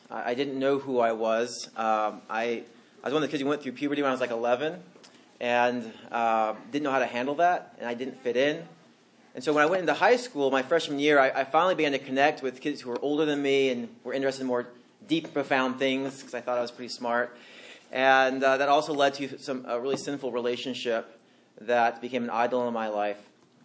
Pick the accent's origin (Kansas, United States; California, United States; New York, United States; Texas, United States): California, United States; Bakersfield; So I grew up in California, the Central Valley in Bakersfield. And I grew up in a Christian family.